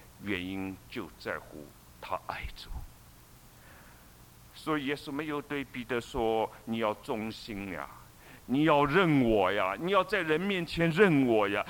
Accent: China; 你知道我们中国人，特别是大陆的人，在文化大革命中，我们有一句非常流行的话，叫痛打落水狗。

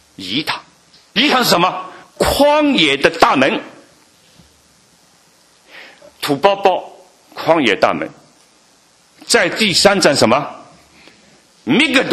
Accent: China; 我们中国人不是讲的吗？苦海无边，回头是岸了。

